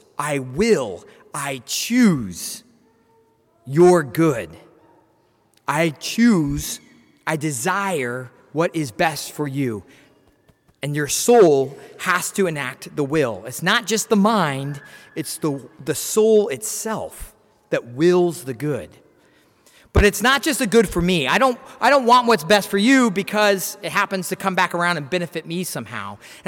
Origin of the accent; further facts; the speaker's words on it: Wichita, Kansas, United States; I'm from Wichita, I'm from Kansas, I'm from St. Peter's.